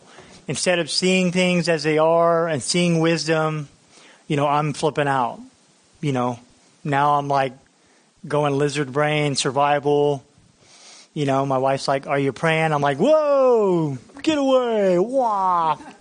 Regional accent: Florida, United States; because I'm from Florida, and my wife had to show me how fire works

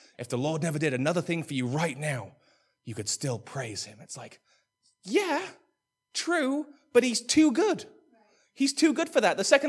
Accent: England, United Kingdom; again, I'm English, so come in with the attitude of the Englishman with me.

